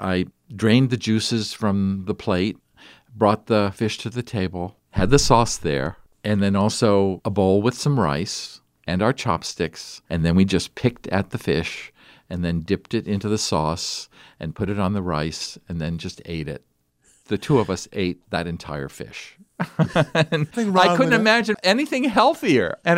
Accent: China; moved away; When I grew up in China, we ate a fair amount of fish.

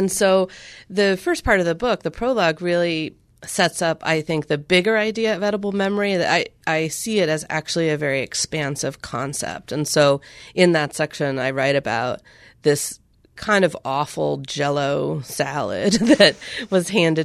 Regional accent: California, United States; even though I grew up in California and in the middle of all kinds of agriculture.

